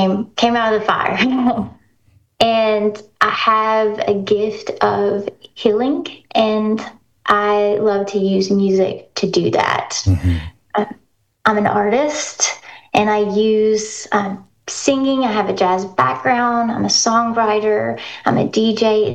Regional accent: Kentucky, United States; also born or lived in Tuscaloosa; I lived in Tuscaloosa, Alabama for a while. But I'm originally from Kentucky.

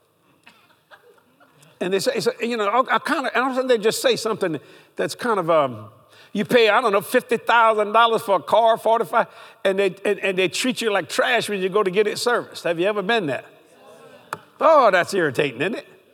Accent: United States; I said, you know, I'm an American.

